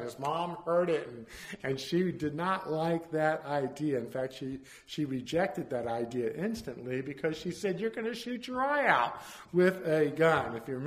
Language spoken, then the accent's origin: English; Florida, United States; or I grew up in Florida, maybe on a coastline that was not a very safe area to go into